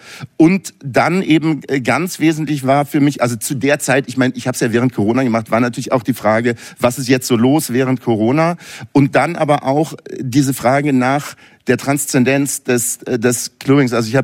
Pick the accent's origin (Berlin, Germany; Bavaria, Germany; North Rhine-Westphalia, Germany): Berlin, Germany; ich komme aus Berlin, ich bin hier groß geworden mit einer Clubszene in den 80er Jahren